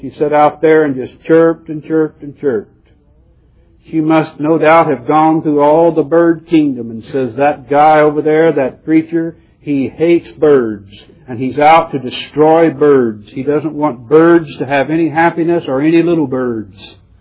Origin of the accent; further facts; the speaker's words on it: Midwest, United States; As most of you know, I'm from the Midwest, and sometimes our expressions are not the same.